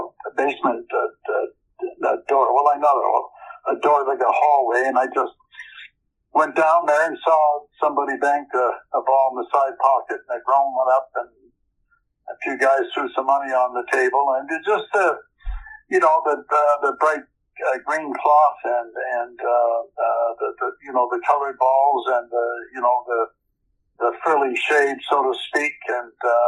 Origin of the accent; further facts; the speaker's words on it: Victoria, British Columbia, Canada; born there; Well, I was born in Victoria, B.C., a sports-minded area